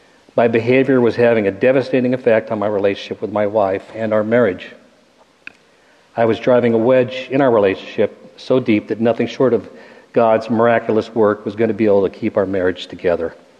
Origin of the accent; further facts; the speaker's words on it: Long Beach, California, United States; moved away as an adult; Okay, I was born in Long Beach, California, was raised there and spent the majority of my life in that area until the last 9 years.